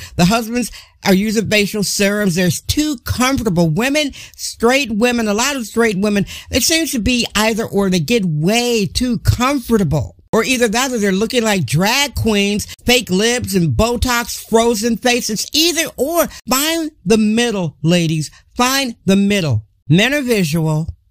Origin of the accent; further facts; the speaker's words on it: Wisconsin, United States; I'm originally from Wisconsin. I own it.